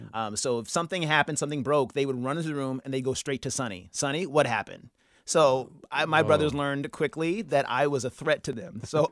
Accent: Santa Ana, California, United States; You know, I grew up in Santa Ana, California, about an hour south of Los Angeles.

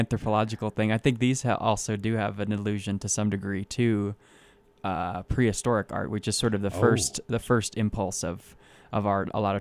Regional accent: Aspen, Colorado, United States; I like the idea of my art, being in my hometown and and not all ending up in Silicon Valley or New York or something.

